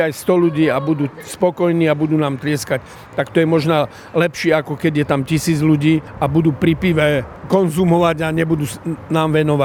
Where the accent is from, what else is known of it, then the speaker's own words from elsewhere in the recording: Očová, Banská Bystrica Region, Slovakia; ja som z Očovej, pochádzam z Očovej